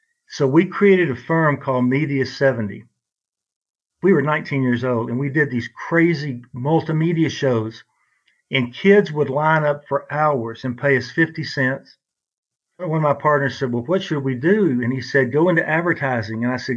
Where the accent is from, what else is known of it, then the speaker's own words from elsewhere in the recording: Brownwood, Texas, United States; And my mom and dad, we grew up in Brownwood, Texas, and my mom and dad were lifelong moderate Democrats.